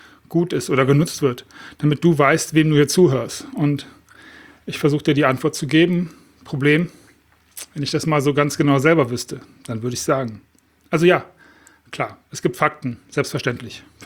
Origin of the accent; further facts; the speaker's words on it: Düsseldorf, North Rhine-Westphalia, Germany; now in Spain; dass ich aus Düsseldorf komme und das als meine Heimat empfinde und dass mich der Rhein, der fließt durch Düsseldorf, anzieht. Und dass ich trotzdem die meiste Zeit im Jahr auf Mallorca bin und dort lebe.